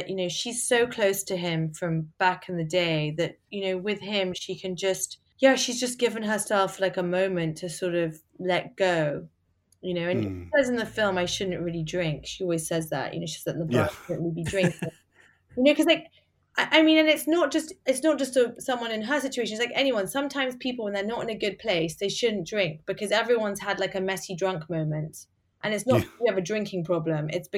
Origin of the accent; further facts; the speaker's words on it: England, United Kingdom; we're both English, you know?